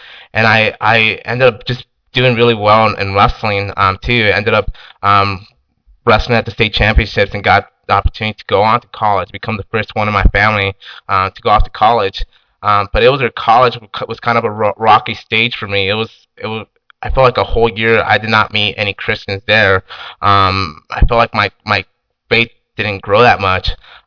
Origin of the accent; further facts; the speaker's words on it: Santa Maria, California, United States; I'm from Santa Maria. I was actually born and raised there.